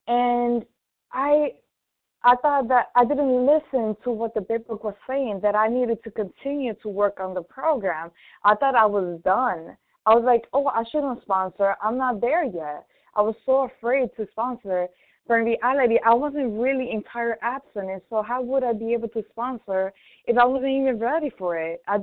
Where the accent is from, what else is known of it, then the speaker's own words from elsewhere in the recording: New York City, New York, United States; I'm from New York City, Eastern Time.